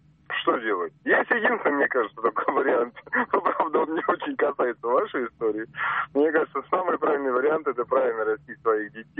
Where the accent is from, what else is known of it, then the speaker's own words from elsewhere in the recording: Moscow, Russia; я из Москвы.